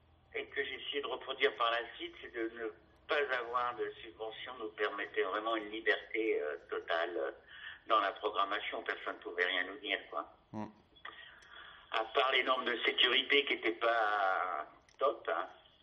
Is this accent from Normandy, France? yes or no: no; La Côte-Saint-André, Auvergne-Rhône-Alpes, France; je m'occupais d'une galerie dans mon bled, à la côte Saint-André, dans l'Isère.